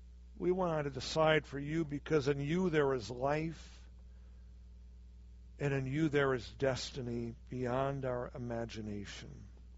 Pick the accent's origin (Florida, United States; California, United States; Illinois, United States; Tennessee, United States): Illinois, United States; Chicago; And here's my biggie. I'm from Chicago.